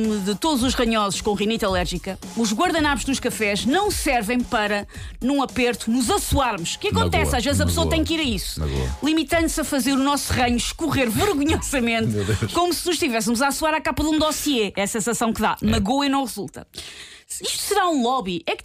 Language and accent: Portuguese; Mem Martins, Lisbon, Portugal; nascido e criado em Mé Martins.